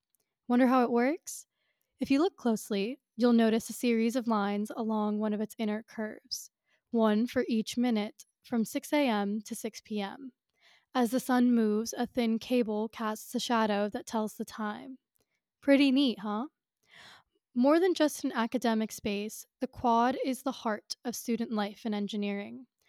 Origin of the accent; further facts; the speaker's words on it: Atlanta, Georgia, United States; I'm a junior from Atlanta, Georgia, studying mechanical engineering.